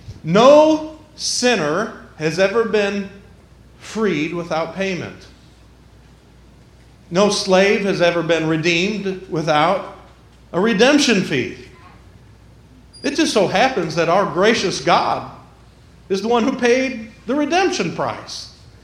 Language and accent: English; Detroit, Michigan, United States; I come from Detroit. It used to be called the Motor City. Now it's just called Bankrupt City.